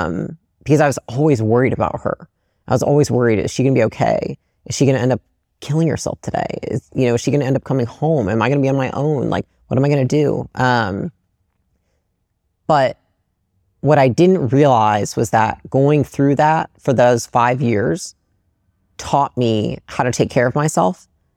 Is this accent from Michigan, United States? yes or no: yes; Portage, Michigan, United States; So I grew up in Portage, Michigan, which is like a small Midwestern town.